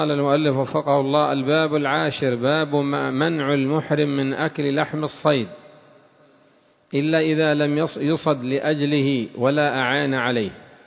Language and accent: Arabic; Yemen; وهل يوجد الحمار الوحشي الآن عندنا في اليمن؟